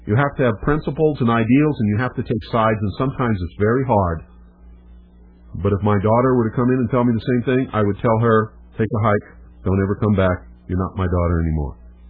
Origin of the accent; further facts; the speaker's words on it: United States; I'm an American.